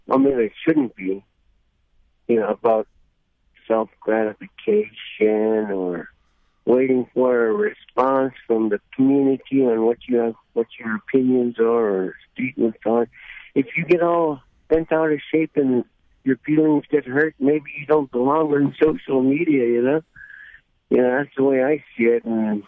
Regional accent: Alamo, Sonora, Mexico; now in Bethel, United States; Alamo, Sonora, Mexico. That's my hometown, besides Bethel, you know.

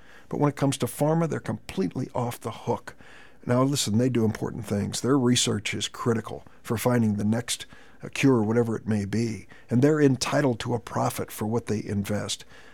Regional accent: East St. Louis, Illinois, United States; They moved to East St. Louis, where I grew up. So I grew up in the Metro East area, as did my wife.

